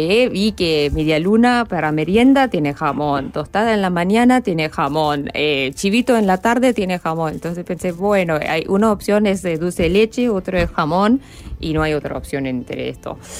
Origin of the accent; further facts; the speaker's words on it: Saudi Arabia; Spanish is a second language; also born or lived in Pakistan; casi que tenía un mes cuando llegué en Arabia Saudita y de ahí hasta 17 años de mi vida.